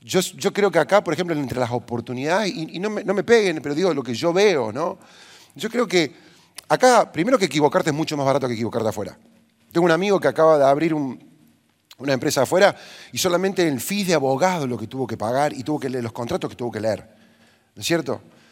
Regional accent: Córdoba, Argentina; born there; Yo nací en Córdoba, tres hermanos, el mayor de tres. Vengo de una familia de clase media

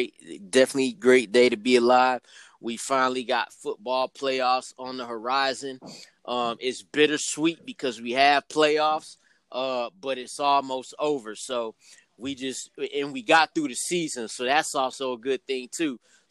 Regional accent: Atlanta, Georgia, United States; So the players, I'm from Georgia. I grew up in Atlanta.

